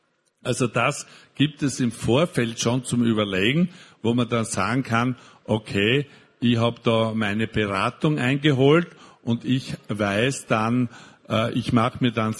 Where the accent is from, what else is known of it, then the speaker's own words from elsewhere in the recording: Austria; bei uns in Österreich oder in Bayern eben Ytong noch nicht so stark verbreitet ist